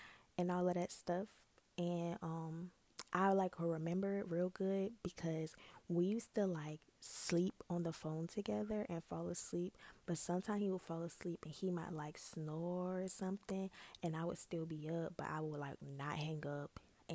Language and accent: English; Raleigh, North Carolina, United States; But my grandma lives in my hometown, and so I had to go back to Raleigh at some point in time.